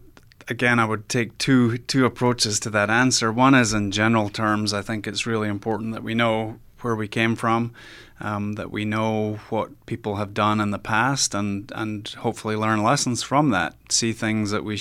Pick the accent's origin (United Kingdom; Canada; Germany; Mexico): United Kingdom; I think that as a British person, you know, you sort of bristle a little bit about Americans taking the credit for winning World War II.